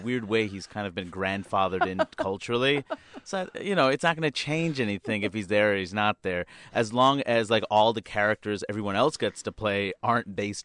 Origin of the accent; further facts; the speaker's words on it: New York City, New York, United States; I grew up in New York City, but even though I had the world in front of me, I was still sheltered.